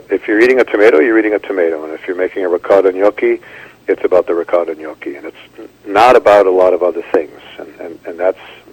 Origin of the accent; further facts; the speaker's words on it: Buffalo, New York, United States; Well, I was a young boy growing up in Buffalo, New York, so sort of displaced Italian Canadian family on a long business trip.